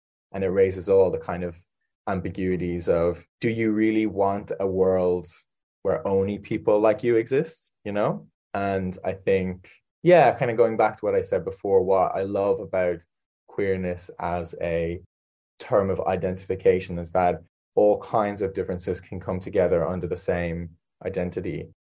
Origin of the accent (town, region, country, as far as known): Ireland